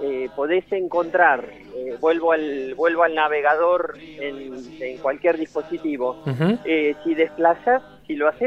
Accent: Bahía Blanca, Buenos Aires Province, Argentina; yo soy de Bahía Blanca

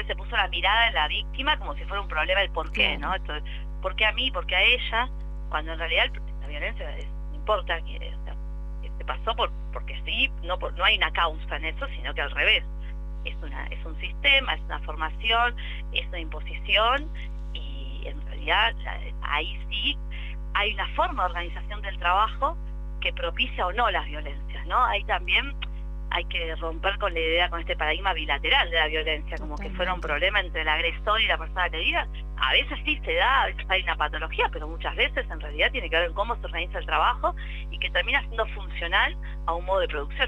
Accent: Buenos Aires, Argentina; acá en Buenos Aires, bueno, yo soy de Buenos Aires

